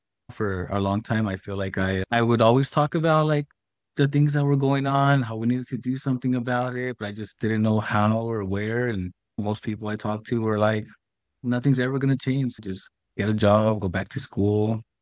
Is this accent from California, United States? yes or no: yes; Chula Vista, California, United States; I was born here in Chula Vista. I was born and raised here, like the South Bay, South San Diego.